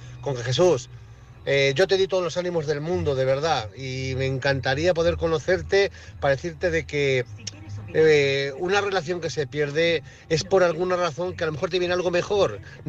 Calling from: Zaragoza, Aragon, Spain; de Zaragoza

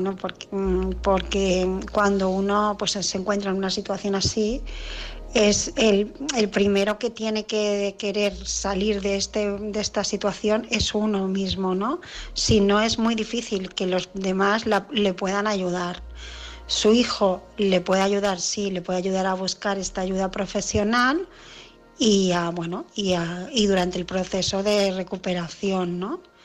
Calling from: Barcelona, Catalonia, Spain; de Barcelona

